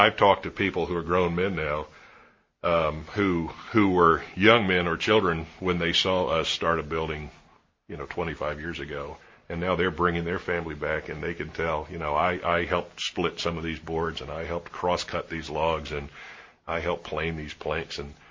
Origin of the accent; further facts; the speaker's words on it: Williamsburg, Virginia, United States; Well, I grew up in Williamsburg, and I always wanted to work for the foundation, even just for a little bit